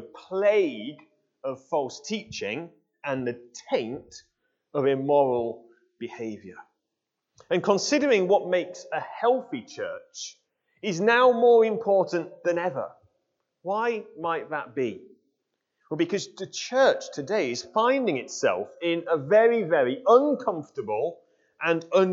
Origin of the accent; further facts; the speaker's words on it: Yorkshire and the Humber, United Kingdom; I'm from Yorkshire and Yorkshire is the best.